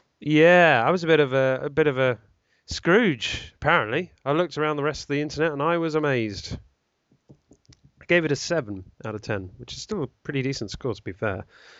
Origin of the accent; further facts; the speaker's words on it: London, United Kingdom; Well, actually, it's funny you should say all that because I'm from East London.